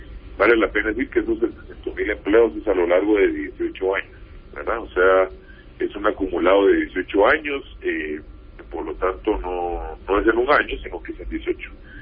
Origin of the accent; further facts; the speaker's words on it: Guatemala; como analistas y como guatemaltecos que somos